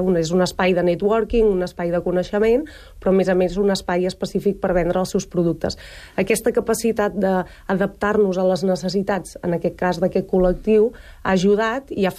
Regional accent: Girona, Catalonia, Spain; la gent que som de Girona i que hem assistit

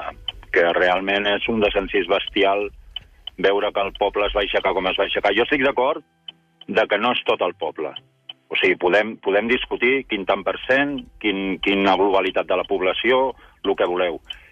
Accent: Catalonia, Spain; sóc català i em sento català i només em sento català

